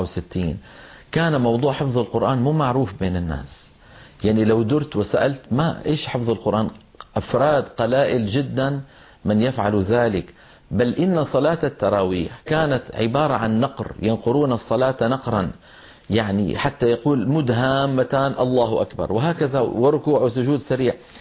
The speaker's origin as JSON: {"language": "Arabic", "town": "Damascus", "region": "Damascus Governorate", "country": "Syria", "tie": "born or raised there", "said": "ولدت في مدينة دمشق سنة 55 و900 ميلادية، ونشأت وتعلمت في مدارسها،"}